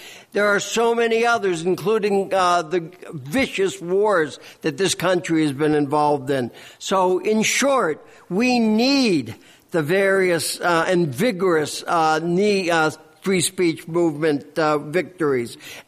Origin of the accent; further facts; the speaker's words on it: the South, United States; I came from the South. I was involved in some of the early sit-ins.